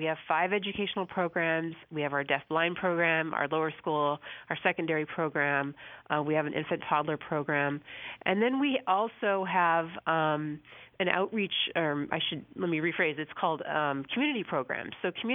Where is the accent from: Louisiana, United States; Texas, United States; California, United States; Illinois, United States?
California, United States; also born or lived in San Diego, United States / Oregon; now in Massachusetts, United States; Well, I grew up in Southern California